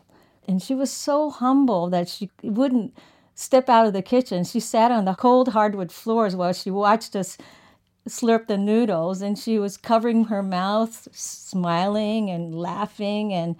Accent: New York, United States; born there; also born or lived in San Francisco / Tokyo / Mexico / Kamakura; I was born in New York, and we basically moved back and forth like migrating birds every 3 to 5 years across the Pacific, San Francisco, Tokyo, Mexico, Kamakura, and Los Angeles.

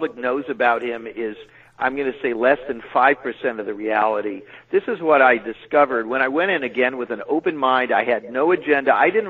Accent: California, United States; I remember coming to New York as a Californian

